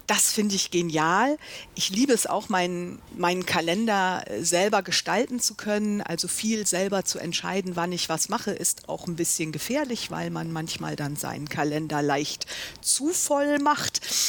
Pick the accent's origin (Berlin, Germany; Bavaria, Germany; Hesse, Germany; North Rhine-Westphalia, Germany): North Rhine-Westphalia, Germany; Mönchengladbach; Ich bin in Mönchengladbach aufgewachsen, bin immer schon gerne unterwegs gewesen.